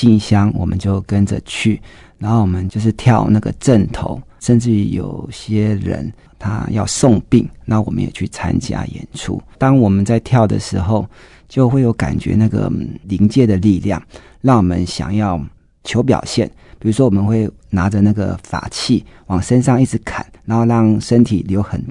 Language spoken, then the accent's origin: Chinese; Shenkeng, New Taipei, Taiwan; 我从小是在深坑长大，那我排行老四，那我们从小是在一个传统的家庭长大，然后我父亲是外省人，他是一个军人，当兵30年，然后我妈妈是一个本省人